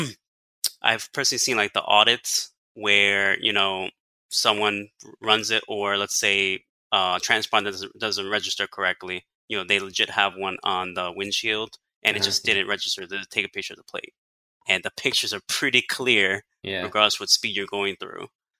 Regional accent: Elizabeth, New Jersey, United States; now in Orlando, United States; So yeah, I'm Jersey born and raised. I come from Elizabeth, New Jersey. It's south of Newark.

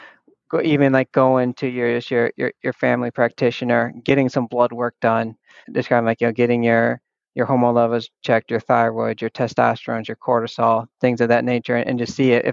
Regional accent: Ohio, United States; now in Chicago, United States; definitely want to do Ohio 70.3. I haven't been able to do it the past 2 years. That race is essentially in my hometown.

